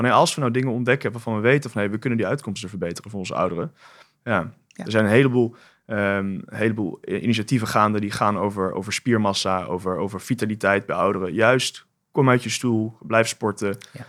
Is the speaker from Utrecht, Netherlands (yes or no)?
no; Oldenzaal, Overijssel, Netherlands; Ja, ik ben geboren en getogen in Oldenzaal. Ik ben denk ik de enige niet-Brabander in deze zaal.